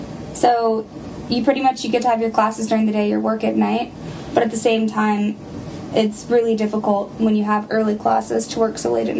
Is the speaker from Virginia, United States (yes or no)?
yes; Culpeper, Virginia, United States; I'm from Culpeper, Virginia.